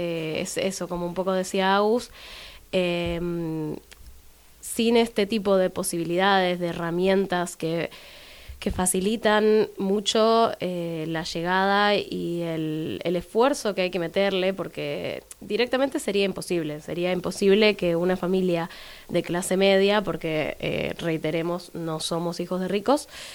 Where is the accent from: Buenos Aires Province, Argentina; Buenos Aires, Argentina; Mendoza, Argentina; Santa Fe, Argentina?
Santa Fe, Argentina; Rosario; Soy rosarina